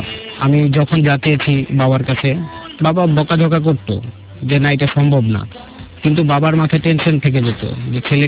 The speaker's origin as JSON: {"language": "Bangla", "town": "Chandpur", "region": "Chittagong Division", "country": "Bangladesh", "tie": "born there", "said": "আমি আসলে জন্মগ্রহণ করেছিলাম আমার নানু বাড়িতে চাঁদপুরে।"}